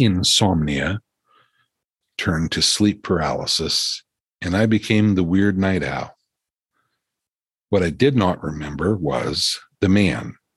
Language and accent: English; Ohio Valley, United States; also born or lived in West Virginia; I grew up in the Ohio Valley. I was born in West Virginia, but haunted Ohio was all around us.